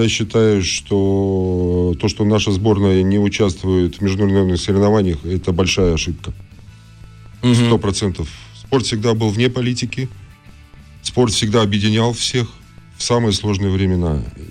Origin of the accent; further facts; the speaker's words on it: Belarus; У нас очень много волейболистов вообще белорусов. Я сам из Беларуси.